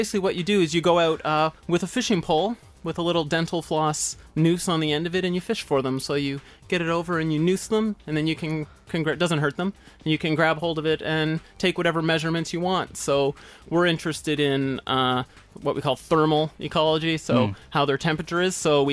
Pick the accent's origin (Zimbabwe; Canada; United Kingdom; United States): Canada; I am Canadian, and I did my PhD in Canada